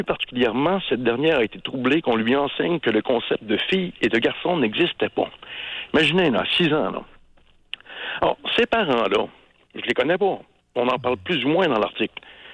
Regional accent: Quebec City, Quebec, Canada; born there; Bon, j'ai 43 ans. Je suis né à Québec en 1976.

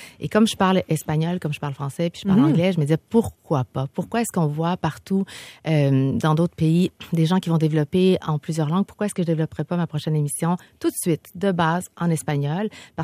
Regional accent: Quebec, Canada; Les Québécoises, on est capable d'en mener de front.

